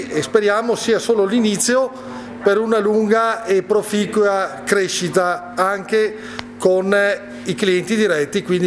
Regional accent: Castelfranco, Veneto, Italy; Allora noi veniamo da Castelfranco

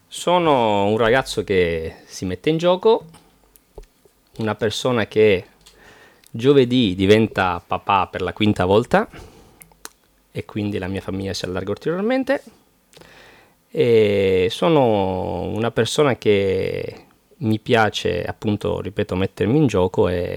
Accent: Palermo, Sicily, Italy; Vengo da Palermo.

